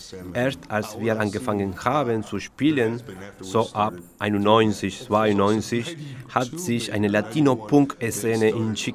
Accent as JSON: {"language": "German", "country": "Uruguay", "said": "Ich komme, wie gesagt, aus Uruguay."}